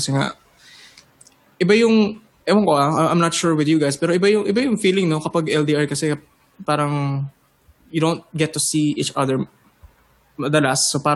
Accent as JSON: {"language": "Tagalog", "town": "Pasig", "region": "Metro Manila", "country": "Philippines", "said": "So I'm from Pasig"}